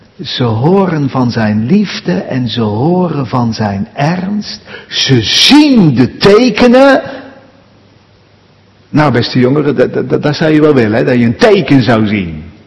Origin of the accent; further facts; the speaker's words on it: Buren, Gelderland, Netherlands; born there; Ik ben zelf geboren in Buren in de Betuwe.